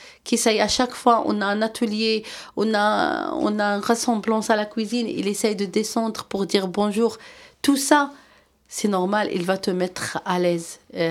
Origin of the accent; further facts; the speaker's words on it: Morocco; moved away as an adult; now in France; Moi, je suis née et grandie au Maroc. J'ai fait mes études là-bas.